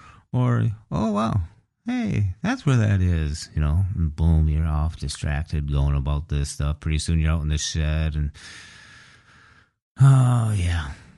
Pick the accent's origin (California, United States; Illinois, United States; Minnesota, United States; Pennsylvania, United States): Minnesota, United States; He's a fellow Minnesotan from Minnesota, Grand Rapids, Minnesota at that.